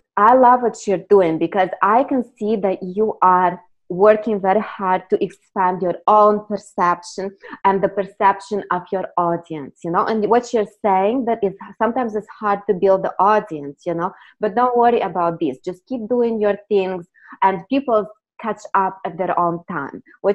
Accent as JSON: {"language": "English", "town": "Krasnoyarsk", "region": "Krasnoyarsk Krai", "country": "Russia", "second_language": "English", "moved": "as an adult", "lives_now": "United States", "said": "Of course, I'm from the Russia. I'm from the Krasnoyarsk."}